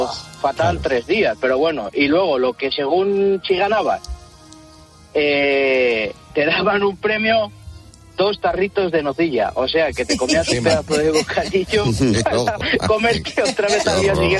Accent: Tordesillas, Castile and León, Spain; En mi pueblo, en Tordesillas, Valladolid

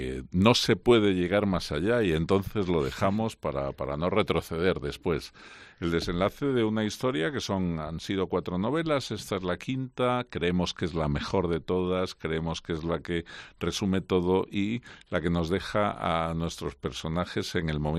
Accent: Madrid, Community of Madrid, Spain; somos madrileños y queríamos que la ciudad estuviera representada.

